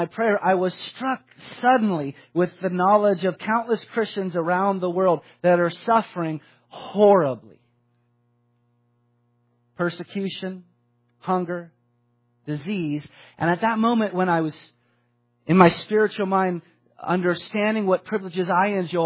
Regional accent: United States; I was struck with the privilege that I enjoy as an American.

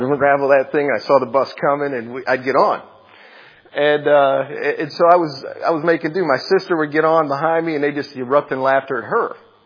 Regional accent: Pennsylvania, United States; You know, growing up in Pennsylvania, north of here, significantly north of about 2 hours or so, it was really cold all the time during this season.

